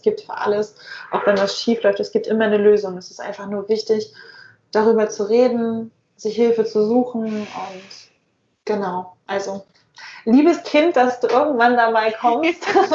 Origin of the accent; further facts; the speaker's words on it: Germany; born there; Ich bin ja in der DDR geboren, in der ehemaligen.